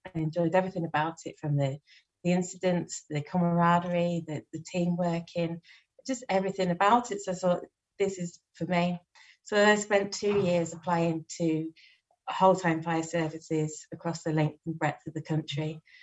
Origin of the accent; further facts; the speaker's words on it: South West England, United Kingdom; I saw the local firefighters of my hometown, which is a quite small little town in deepest, darkest Somerset.